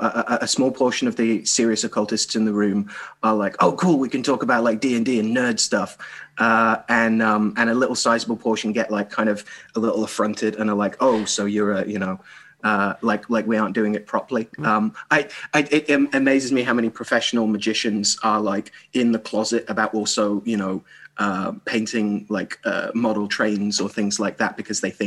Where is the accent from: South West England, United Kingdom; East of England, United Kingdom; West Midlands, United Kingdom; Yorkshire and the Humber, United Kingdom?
West Midlands, United Kingdom; Birmingham; now in United States; I grew up in Birmingham in the 80s